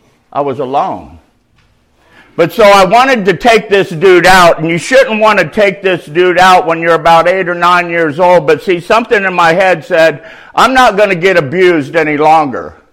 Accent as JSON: {"language": "English", "town": "San Bernardino", "region": "California", "country": "United States", "tie": "born or raised there", "said": "I was raised in San Bernardino, California, Southern Cal."}